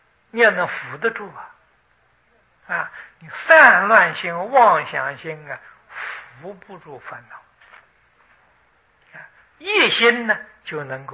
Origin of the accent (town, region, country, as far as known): China